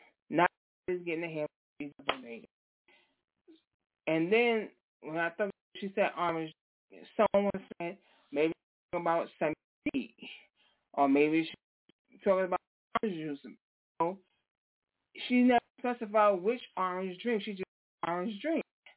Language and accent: English; Bronx, New York, United States; Because I know me, because I come from the same place … come from. I come from the Bronx.